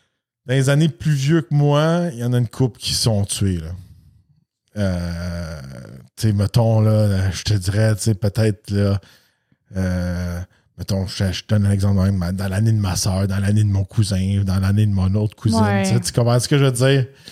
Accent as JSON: {"language": "French", "town": "Napierville", "region": "Quebec", "country": "Canada", "tie": "born or raised there", "said": "Moi, j'ai grandi en Napierville."}